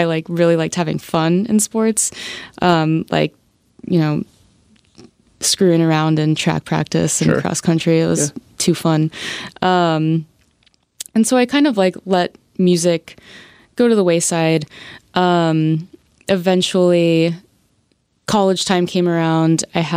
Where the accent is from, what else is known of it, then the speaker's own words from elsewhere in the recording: Tampa, Florida, United States; At the big like football stadium in Tampa. I grew up